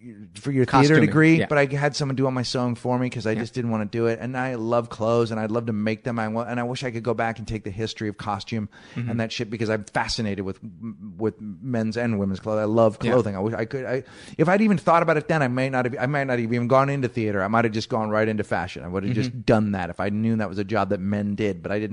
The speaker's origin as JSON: {"language": "English", "town": "San Francisco", "region": "California", "country": "United States", "tie": "born or raised there", "said": "even though I grew up in San Francisco, you know, you just didn't want people to call you gay."}